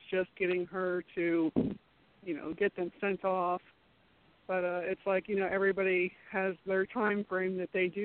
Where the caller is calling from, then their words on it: Florida, United States; from Florida.